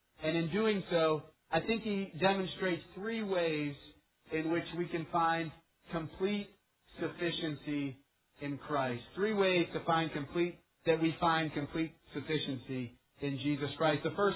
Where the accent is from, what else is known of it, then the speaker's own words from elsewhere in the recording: United States; how can it be that we as Americans, me as an American that has so much